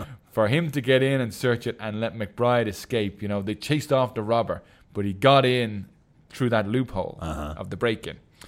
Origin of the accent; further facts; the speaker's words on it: Chicago, Illinois, United States; I'm from Chicago originally.